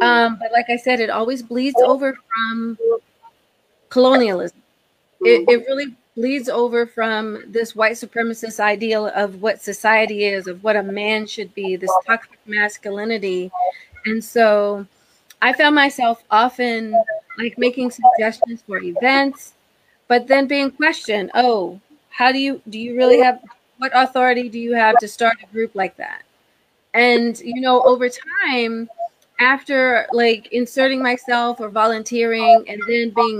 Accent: Baltimore, Maryland, United States; I was spoiled by the masjid in which I was raised. I was raised in Baltimore masjid.

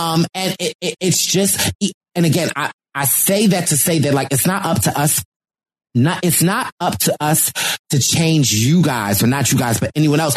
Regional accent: Philadelphia, Pennsylvania, United States; I'm from Philly. Like, I had to fight my life.

